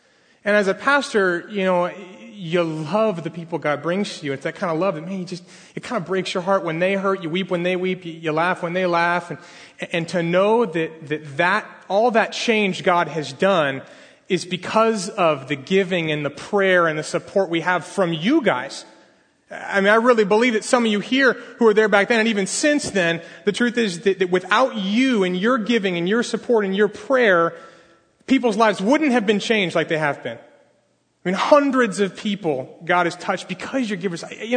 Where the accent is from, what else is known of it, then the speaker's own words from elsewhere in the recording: Los Angeles, California, United States; I am from West LA. I'm from Shoreline Church.